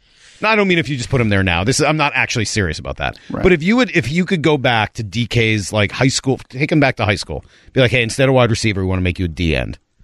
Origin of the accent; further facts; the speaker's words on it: Boston, Massachusetts, United States; I guess I liked the Patriots because I was from Boston